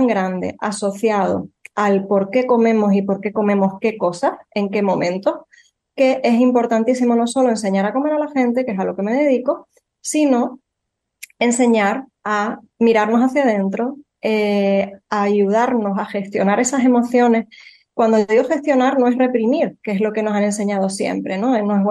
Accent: Spain; yo tengo 44 años, soy española, vivo en Tenerife

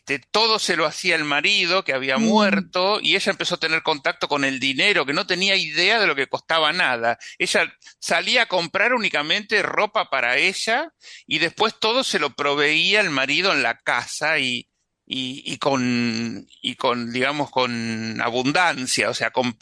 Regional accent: San Antonio de Areco, Buenos Aires Province, Argentina; venirse a vivir con los otros parientes que tenía en San Antonio de Areco, de donde soy yo.

